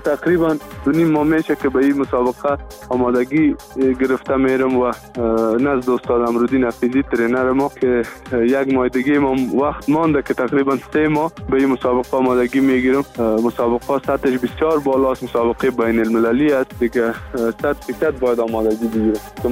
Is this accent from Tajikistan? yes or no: no; Afghanistan